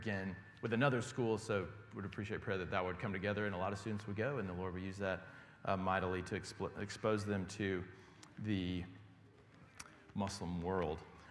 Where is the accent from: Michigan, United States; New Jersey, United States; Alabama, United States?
Alabama, United States; I'm from Alabama, my wife's from Georgia, so we just had 3 weeks where we were road tripping. So we drove back from Alabama yesterday, and it's good to be back.